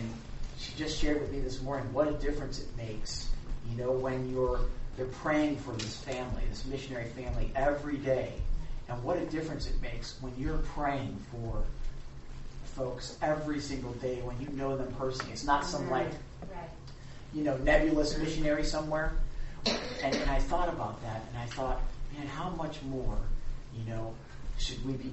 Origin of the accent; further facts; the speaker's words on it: Chicago, Illinois, United States; I'm from Chicago, so I'm a Southsider